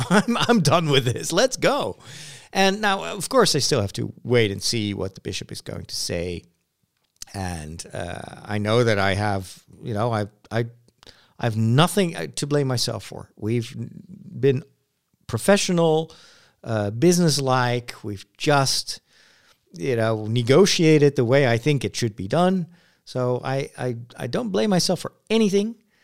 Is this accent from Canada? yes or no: no; Netherlands; most people that I encounter in France or in Belgium, they can't tell that I'm from Holland.